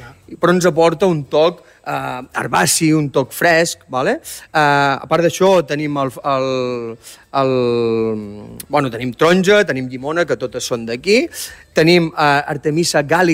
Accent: El Port de la Selva, Catalonia, Spain; jo sóc de Port de la Selva, llavors neix del vincle entre el mar i la terra

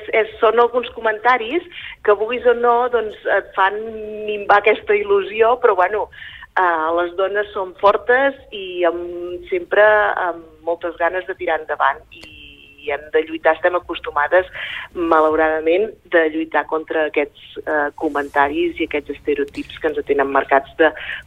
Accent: Serra de Daró, Catalonia, Spain; com vaig assumir també ser alcaldessa del meu poble, de Serra de Daró

